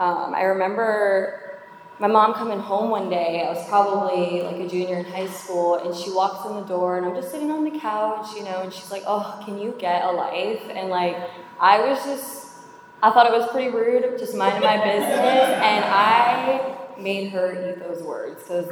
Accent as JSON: {"language": "English", "town": "West Palm Beach", "region": "Florida", "country": "United States", "tie": "born or raised there", "said": "So I grew up in West Palm Beach. I lived there for a majority of my life."}